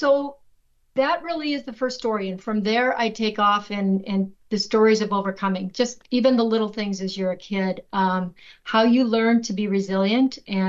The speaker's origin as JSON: {"language": "English", "town": "Carroll", "region": "Iowa", "country": "United States", "tie": "born or raised there", "said": "my journey from the cornfields of rural Iowa, growing up in Carroll, Iowa"}